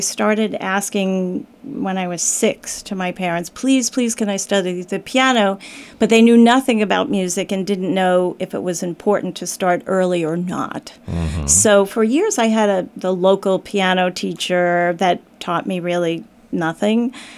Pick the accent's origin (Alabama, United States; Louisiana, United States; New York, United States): New York, United States; now in Westport, United States; No, I grew up in New York, originally in Long Island, and then headed to New York City and spent most of my adult life in New York City